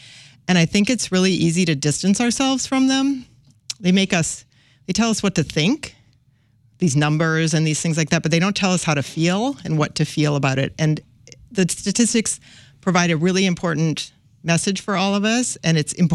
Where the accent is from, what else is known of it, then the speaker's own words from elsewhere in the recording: Brookings, South Dakota, United States; So I grew up in Brookings, South Dakota. The population was just under 14,000.